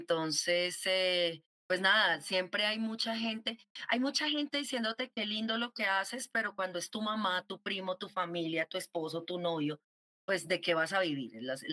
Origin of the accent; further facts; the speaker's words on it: Bogotá, Colombia; Yo soy de acá de Bogotá.